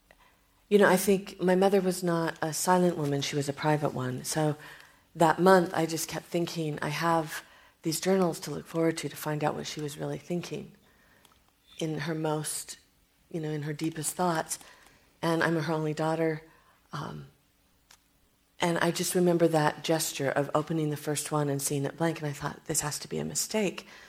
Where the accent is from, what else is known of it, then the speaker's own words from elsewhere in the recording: Riverside, California, United States; born there; And it reminds me where I come from. And I was born in Riverside, California, and I just think we imprint on those early signals of light and smell and orange blossoms.